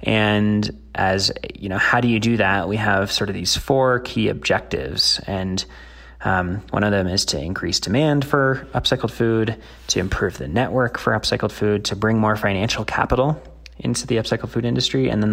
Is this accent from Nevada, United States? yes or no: no; Denver, Colorado, United States; I used to be on the Denver Sustainable Food Policy Council, my hometown of Denver, and we looked into it.